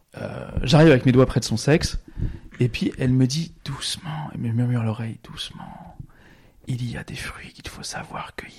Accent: Brittany, France; Et je viens de Bretagne.

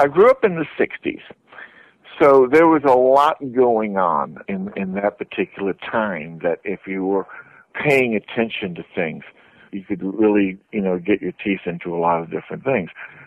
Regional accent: Tennessee, United States; I was a kind of growing up in Tennessee. I was a kind of at ground zero for that.

